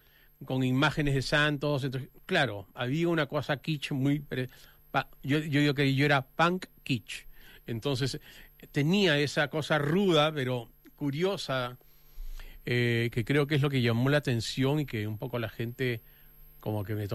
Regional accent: Lima, Peru; now in Santiago, Chile; Yo venía de Lima

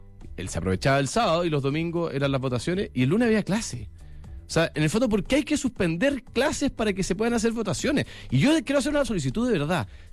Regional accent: Chile; a mí me tiene bien enrabiado como padre, pero también como chileno

